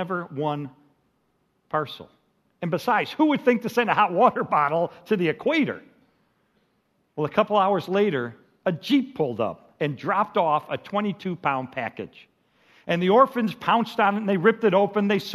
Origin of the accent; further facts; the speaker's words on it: Chicago, Illinois, United States; now in Texas, United States; But, I grew up in Chicago, and we moved down to Texas, and I never lived in the South before.